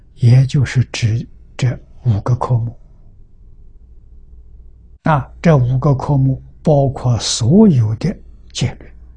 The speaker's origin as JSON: {"language": "Chinese", "country": "China", "said": "第十天王，我们中国人叫玉皇大帝"}